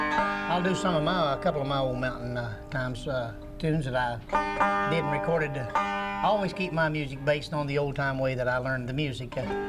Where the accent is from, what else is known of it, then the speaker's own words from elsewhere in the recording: Beckley, West Virginia, United States; except I was born in West Virginia and half-raised over around Beckley, West Virginia, if you folks know where that's at.